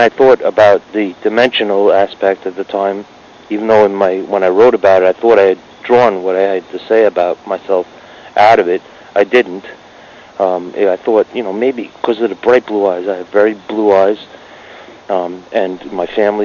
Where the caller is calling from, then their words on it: New York, United States; I'm calling from New York.